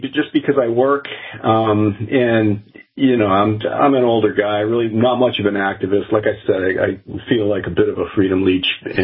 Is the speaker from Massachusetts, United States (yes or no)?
yes; Acton, Massachusetts, United States; So, like Lori, I grew up in Mass. I grew up in Acton, Mass.